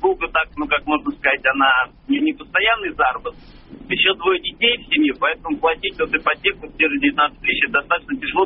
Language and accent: Russian; Volgograd, Volgograd Oblast, Russia; Я из Волгограда